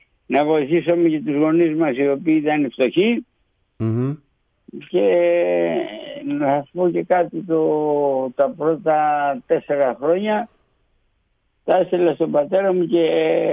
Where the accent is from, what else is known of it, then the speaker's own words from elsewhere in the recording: Solaria, South Aegean, Greece; Εκείνη την εποχή το χωριό μου, καταρχήν η Αμοργός είχε 8 χωριά. Το δικό μου το χωριό είχε 2 ναυτικούς.